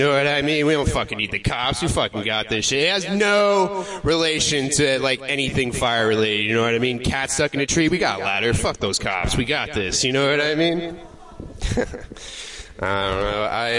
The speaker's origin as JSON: {"language": "English", "region": "Florida", "country": "United States", "said": "But I'm originally from Florida, which is cool. I moved up here."}